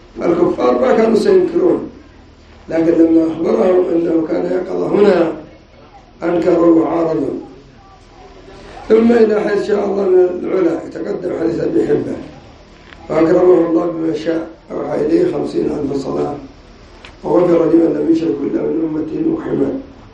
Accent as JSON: {"language": "Arabic", "country": "Yemen", "said": "كالرافضة الحوثية عندنا في اليمن، ينكرون المعراج ويثبتون الإسراء"}